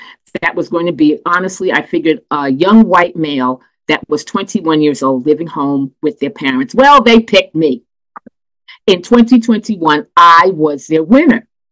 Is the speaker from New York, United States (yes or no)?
yes; Brooklyn, New York, United States; my experiences as the eldest of 3 children growing up in Brooklyn.